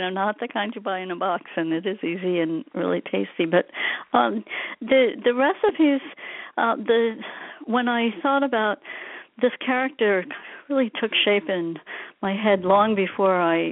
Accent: New Jersey, United States; And since I'm from Jersey and, you know, you're from the city, you know what that can feel like at times.

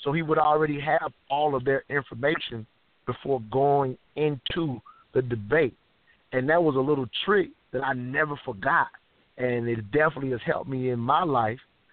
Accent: South Carolina, United States; I grew up in South Carolina. All I knew was Martin Luther King.

